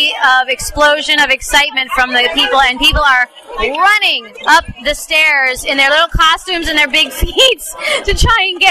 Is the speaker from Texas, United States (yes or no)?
no; Florida, United States; born there; I was born in Florida, and before I moved here, I lived in Orlando for like 9 years.